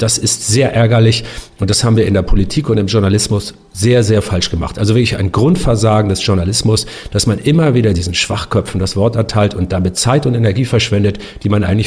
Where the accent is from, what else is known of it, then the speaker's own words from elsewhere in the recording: Northern Germany, Germany; Ich bin ja auch ein Norddeutscher.